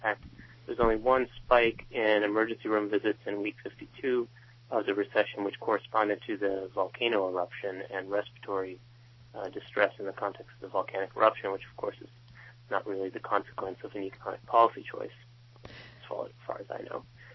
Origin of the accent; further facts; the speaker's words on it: San Francisco, California, United States; Yeah, I guess I'm from San Francisco.